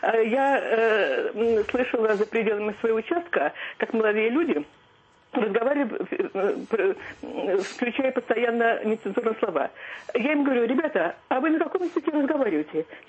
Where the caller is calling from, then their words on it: Saint Petersburg, Russia; Я из Санкт-Петербурга